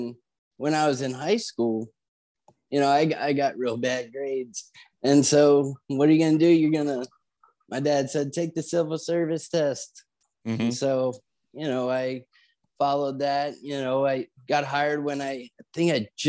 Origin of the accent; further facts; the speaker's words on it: Union, New Jersey, United States; I grew up in Union, New Jersey, and my dad is